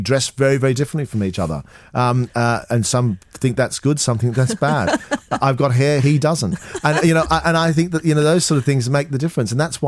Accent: Australia; as a kid growing up in Australia, we had fruit trees in the garden.

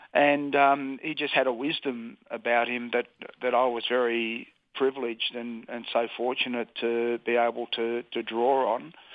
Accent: Australia; for me as an Aussie

